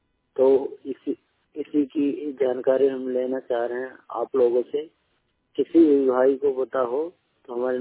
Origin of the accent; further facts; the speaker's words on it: Barabanki, Uttar Pradesh, India; मैं उत्तर प्रदेश से बाराबंकी जिले का रहने वाला हूँ।